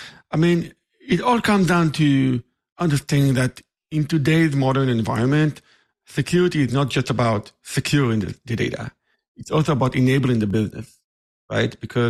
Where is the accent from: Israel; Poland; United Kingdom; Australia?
Israel; English is a second language; moved away as an adult; now in United States; So I'm originally from Israel, as you can tell by my accent. I've been in the state for about 8 years.